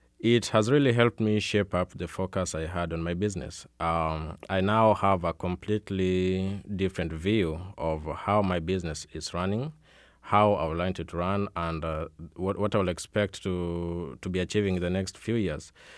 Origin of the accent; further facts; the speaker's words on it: Kisumu, Kisumu County, Kenya; And I'm looking forward to receiving Iowans in my hometown, Kisumu, as many as they can.